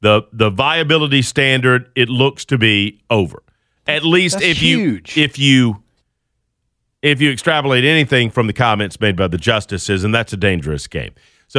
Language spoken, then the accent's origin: English; Augusta, Georgia, United States; moved away as an adult; now in Alabama, United States; I grew up in Augusta, Georgia, just outside, and I went to school at West Georgia, but I lived in Athens for a couple of years too.